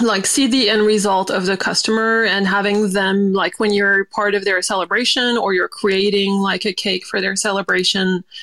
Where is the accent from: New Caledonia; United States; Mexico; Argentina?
New Caledonia; And I grew up in New Caledonia, so it's a French island